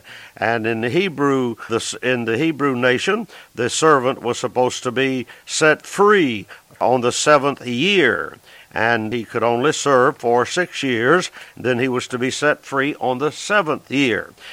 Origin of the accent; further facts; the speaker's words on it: Southern United States, United States; I've never one time in my life wished, even though I am from the South